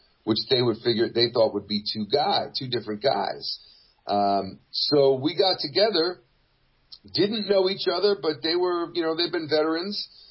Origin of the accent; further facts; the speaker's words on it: New York, United States; I was from New York, but man, I loved that D.C. music.